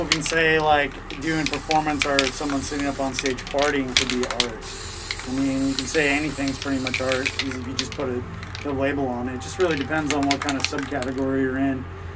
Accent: North Dakota, United States; because I'm from North Dakota, a small town in North Dakota. I grew up. I was an artist there.

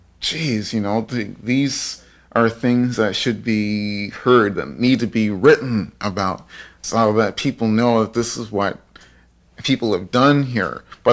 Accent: Halifax, Nova Scotia, Canada; also born or lived in Windsor Plains, Canada; My own background's from a black community in Windsor Plains, Nova Scotia. That's where I was born. I grew up in Halifax in the black community here in the North End.

